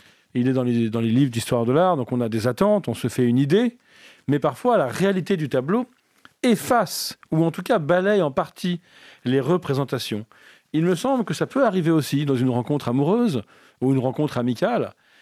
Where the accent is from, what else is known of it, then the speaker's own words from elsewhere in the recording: Paris, Île-de-France, France; alors moi je suis parisien et j'ai entre 40 et 50 ans